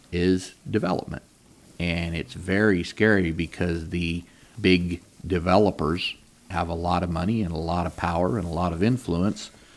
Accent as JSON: {"language": "English", "town": "Sierraville", "region": "California", "country": "United States", "said": "from Sierraville, California, and I am a cattle rancher."}